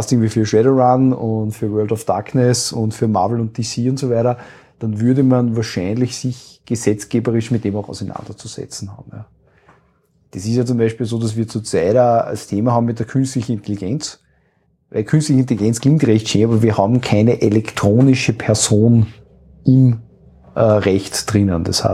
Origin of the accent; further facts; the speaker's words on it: Austria; bei uns in Österreich